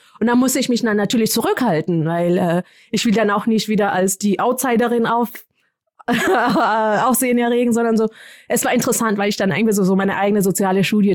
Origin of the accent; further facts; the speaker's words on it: Kenya; German is a second language; ich komme aus Kenia, ich kenne die Sprachen.